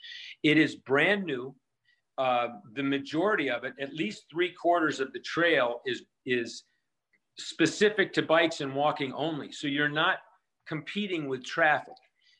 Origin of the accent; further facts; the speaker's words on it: Winnetka, Illinois, United States; I grew up on the North Shore of Chicago in Winnetka, Illinois, where I rode a bike every day to school and to play and whatnot. And that was pretty much, I was a suburban bicycle kid.